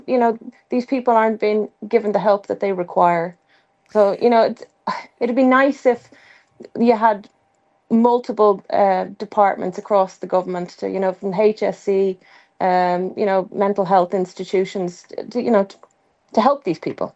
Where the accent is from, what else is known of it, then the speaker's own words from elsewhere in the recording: Dublin, Leinster, Ireland; born there; I was born in the Rotunda close to 50 years ago, so I know the street very well